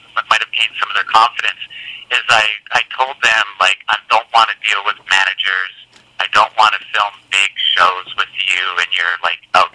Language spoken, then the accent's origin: English; Canada; We have a thing like South by Southwest here in Montreal, because I'm from Canada.